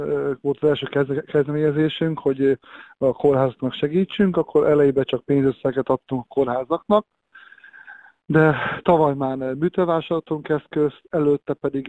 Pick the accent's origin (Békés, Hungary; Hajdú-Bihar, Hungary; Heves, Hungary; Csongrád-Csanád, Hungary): Csongrád-Csanád, Hungary; Szeged; hiszen közös a cél, szegediek vagyunk